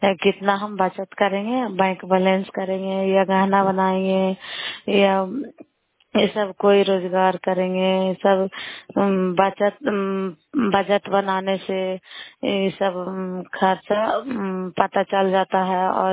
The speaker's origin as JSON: {"language": "Hindi", "region": "Bihar", "country": "India", "said": "नालंदा जिला कराय ब्लॉक की निवासी हूँ।"}